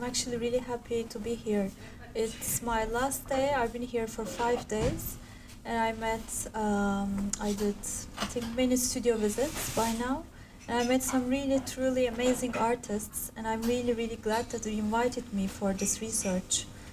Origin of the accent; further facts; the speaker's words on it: Istanbul, Turkey; English is a second language; moved away as an adult; also born or lived in Florence, Italy / London, United Kingdom; I was born in Istanbul, raised in there, and I always knew that I wanted to go back after my studies and do things there and do things in my own city